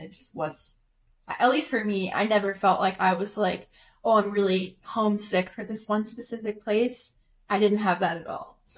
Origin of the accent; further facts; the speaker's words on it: Texas, United States; We're from Texas and went to the University of Texas.